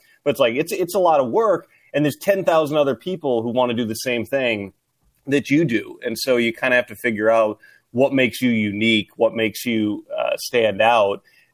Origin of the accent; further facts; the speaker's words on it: Minnesota, United States; Minnesota.